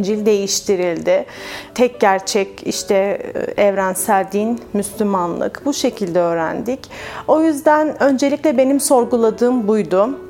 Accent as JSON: {"language": "Turkish", "region": "İzmir", "country": "Turkey", "tie": "born or raised there", "said": "29 yaşındayım, evliyim, 6,5 aylık küçük bir kızımız var. Aslen Mardinliyim, İzmir'de doğdum, büyüdüm. 12 kardeşli bir ailede büyüdüm, kalabalık bir ailemiz vardı. Ailenin 11. ferdiyim. İsa Mesih'le tanışmadan önce Müslümandım"}